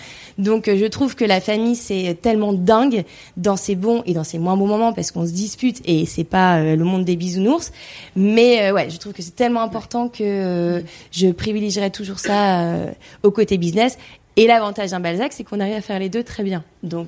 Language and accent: French; Hauts-de-France, France; on vient du Nord